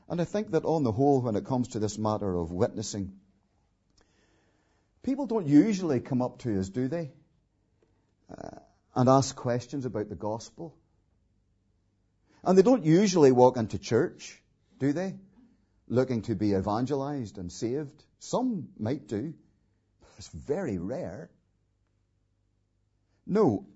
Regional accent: Ballymena, Northern Ireland, United Kingdom; working in a hostel for homeless people in my hometown in Ballymena a number of years ago

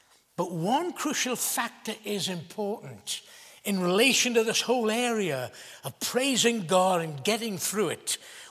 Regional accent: Ballymoney, Northern Ireland, United Kingdom; I come from Ballymoney, the wild north.

